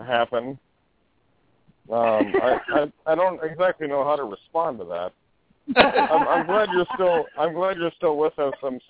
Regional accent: Texas, United States; I'm from Texas, and Central Texas

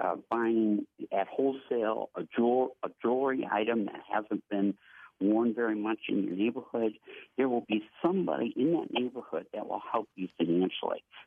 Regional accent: Flint, Michigan, United States; it's my hometown, actually, Flint, Michigan

